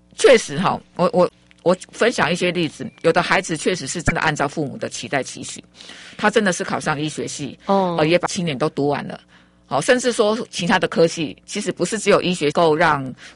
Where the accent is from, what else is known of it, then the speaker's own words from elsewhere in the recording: Chiayi, Chiayi City, Taiwan; 尤其是我来自于嘉义市哈，嘉义市。